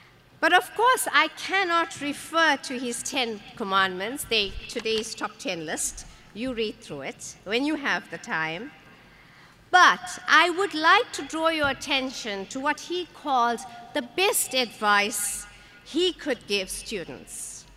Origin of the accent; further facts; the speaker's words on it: South Africa; I speak to you today as a South African, as an African, as a person of a black origin, as a person of a black person in race-conscious South Africa.